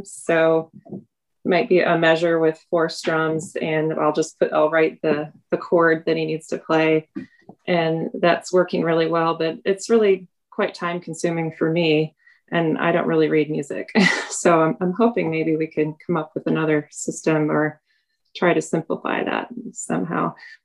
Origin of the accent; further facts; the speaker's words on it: United States; from the United States